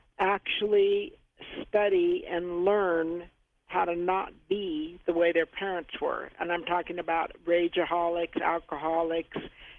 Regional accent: Studio City, California, United States; also born or lived in Sherman Oaks; I was raised where Christian lives. I was raised in Studio City, Sherman Oaks.

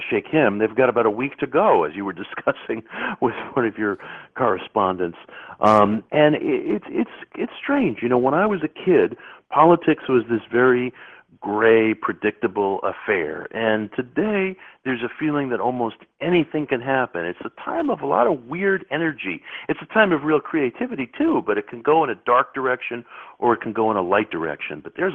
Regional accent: Queens, New York, United States; You know, I grew up in Queens in the 1970s.

